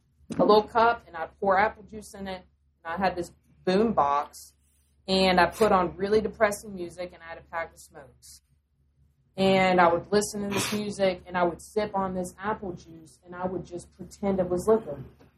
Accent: North Carolina, United States; I mean, I'm from North Carolina. It's fine.

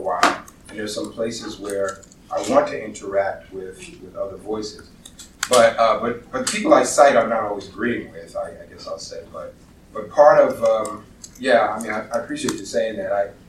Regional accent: New York, United States; I'm from New York. I can do this fast.

